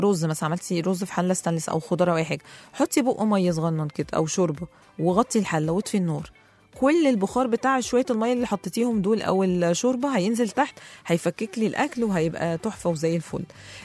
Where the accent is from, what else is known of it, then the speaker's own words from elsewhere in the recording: Egypt; إحنا معظم مصريين بيحبوها